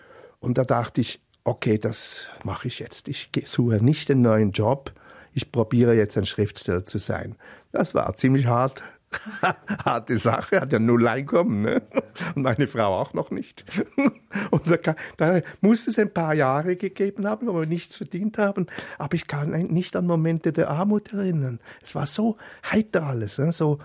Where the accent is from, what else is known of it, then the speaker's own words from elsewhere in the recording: Basel, Basel-Stadt, Switzerland; moved away; Wenn ich von meinem Zimmer aus dem Fenster schaute, sah ich ebenfalls Frankreich, das bei uns in Basel-Elsass heißt. Und das war alles also auch sehr nah und ich konnte auch sehr bald ziemlich gut Französisch.